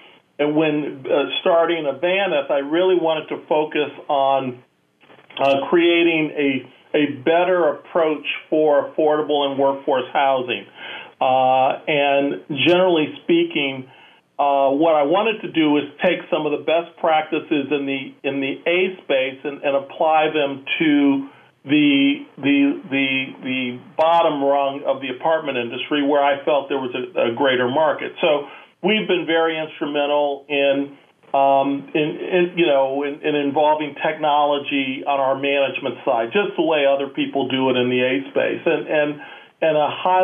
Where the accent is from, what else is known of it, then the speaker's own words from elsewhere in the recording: Detroit, Michigan, United States; Well, I'm originally from Detroit